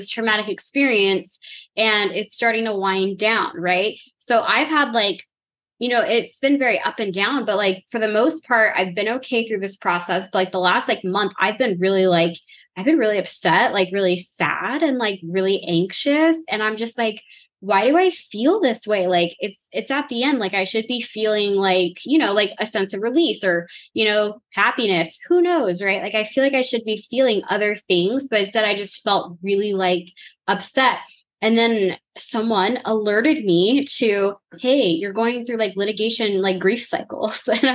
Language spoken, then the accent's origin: English; the South, United States; Because like, I'm from the South. What else? I mean, what else does a Southern girl do with her time, right?